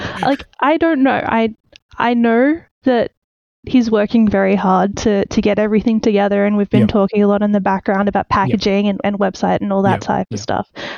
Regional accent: Australia; accent: Australian; I really wish I could like turn my accent off so that I could perceive what we sound like. Like I want to hear it. Everyone says that Australian accents are so interesting

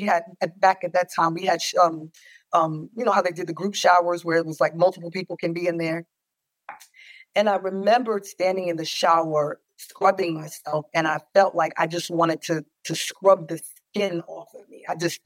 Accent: New York, United States; I grew up in New York. Family's from Central America.

